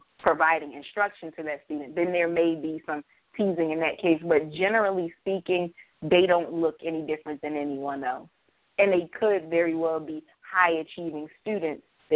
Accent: New Jersey, United States; I grew up in the ghetto. I grew up in North New Jersey.

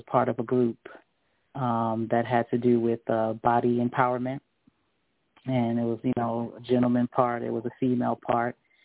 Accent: Queens, New York, United States; now in Macon, United States; I'm from Queens, New York.

